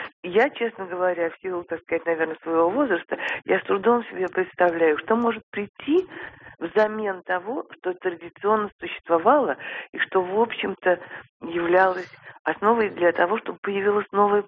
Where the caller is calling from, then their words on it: Moscow, Russia; я звоню из Москвы.